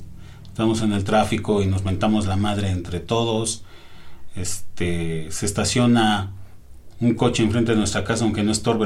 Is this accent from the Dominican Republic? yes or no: no; Mexico; porque así somos los mexicanos, por patear un perro ya se siente muy fregón